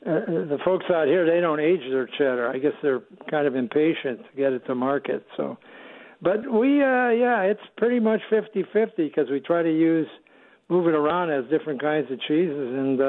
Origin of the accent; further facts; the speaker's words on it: Wisconsin, United States; moved away; I had a client at the time that found out I was from Wisconsin and asked me if I'd been to the picnic.